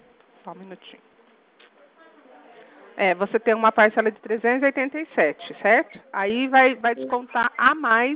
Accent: Limeira, São Paulo, Brazil; Ah, eu sou daqui de Limeira.

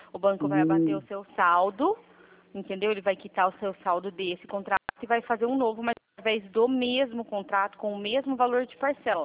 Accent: Piracicaba, São Paulo, Brazil; sou daqui de Piracicaba.

